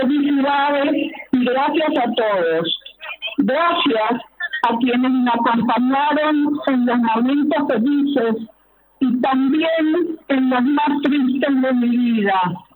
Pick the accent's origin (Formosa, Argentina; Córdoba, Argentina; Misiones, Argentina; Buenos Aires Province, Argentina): Córdoba, Argentina; Morteros; Desde muy pequeña conocí Brickman porque nací en Morteros, soy cordobesa.